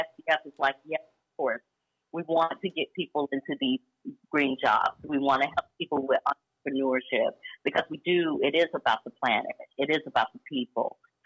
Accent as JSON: {"language": "English", "town": "Atlanta", "region": "Georgia", "country": "United States", "tie": "born or raised there", "also_born_or_lived": "Chattanooga", "said": "But Atlanta is home. I was born in Chattanooga, but I was raised here and in Chattanooga by extended family."}